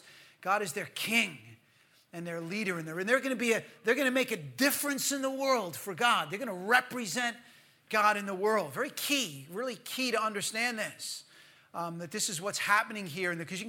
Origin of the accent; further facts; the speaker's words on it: United States; I grew up in the States, and we, you know, I don't know that they do it anymore, but every morning at school, we used to put our hand over our heart